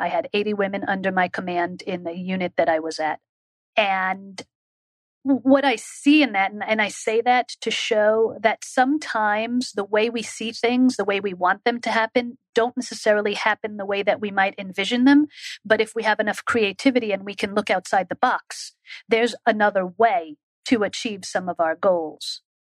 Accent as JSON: {"language": "English", "country": "Israel", "tie": "born or raised there", "said": "Growing up in Israel, I call it a privilege, because serving in the Israeli army, in the Israeli Defense Force, I saw it as a privilege and an opportunity to give back to my country where I grew up."}